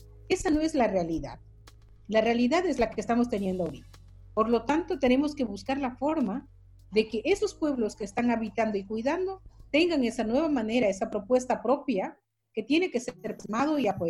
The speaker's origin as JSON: {"language": "Spanish", "town": "Sarayacu", "region": "Pastaza", "country": "Ecuador", "said": "Yo pertenezco a un colectivo de mujeres amazónicas, soy de Sarayacu"}